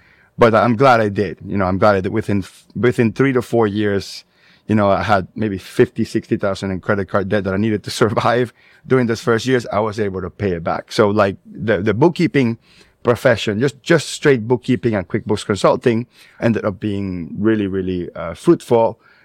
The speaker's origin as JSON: {"language": "English", "region": "Florida", "country": "United States", "said": "is we looked at the database in Florida. We're from Florida."}